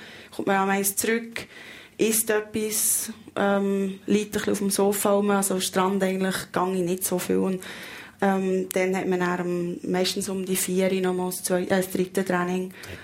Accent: Australia; Ja, als Australier sind das Volk, das gerne früh aufsteht.

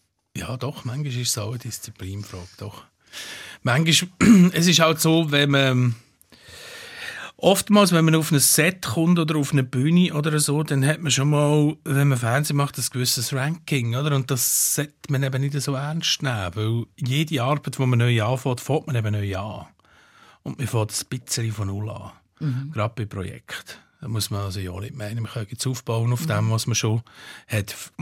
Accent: Switzerland; nicht ich als Schweizer, der einen Albaner spielt.

